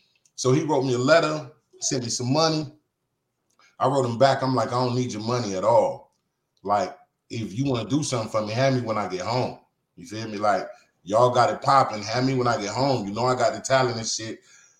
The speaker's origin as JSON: {"language": "English", "town": "Chicago", "region": "Illinois", "country": "United States", "lives_now": "Fuquay-Varina, United States", "said": "Dog, when I moved from Chicago to North Carolina, we moved the fucking Fuquay Verita."}